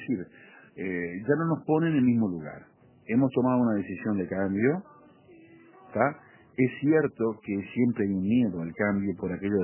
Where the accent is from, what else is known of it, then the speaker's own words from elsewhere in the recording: Uruguay; Me siento típicamente uruguayo.